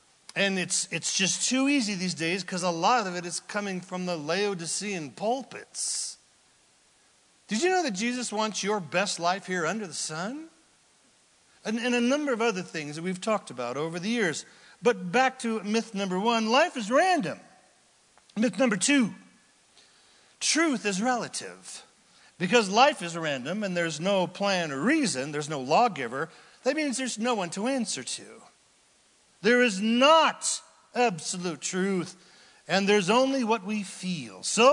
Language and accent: English; Anderson, California, United States; in my town, I grew up in Anderson, California, a small town, and the big megalopolis was Redding, California.